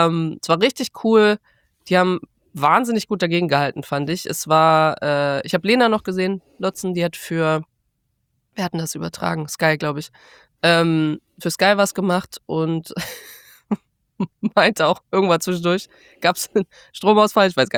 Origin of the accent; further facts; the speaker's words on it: Germany; Und ich habe mich ertappt, wie ich so als Deutsche da drin sitze.